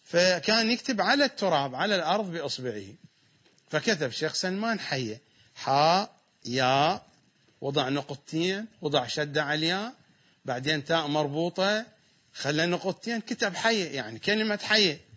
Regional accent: Iraq; هناك عندنا في العراق ألفاظ كثيرة في اللهجة الدارجة ليس لها أصل عربي

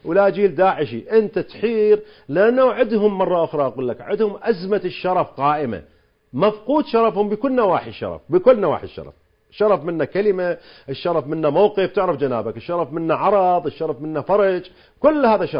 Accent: Saudi Arabia; ولكن هناك التزامات نحن كسعودية مع الولايات المتحدة الأمريكية

